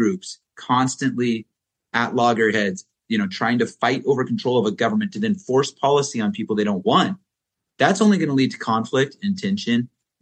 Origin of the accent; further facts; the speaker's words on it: Oregon, United States; You know, I was born in Southern Oregon, raised in Central Oregon, where I'm at now.